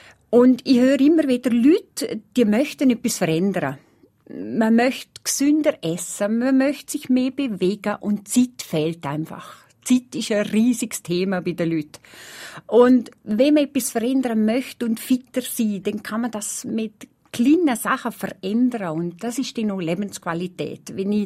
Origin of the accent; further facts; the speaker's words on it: Muri, Aargau, Switzerland; also ich komme aus Mura.